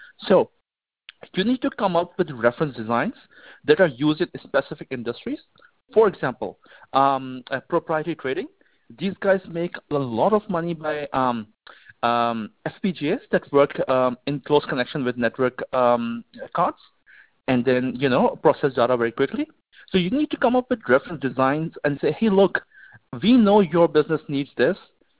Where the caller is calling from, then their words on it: Australia; So I'm talking from Australia.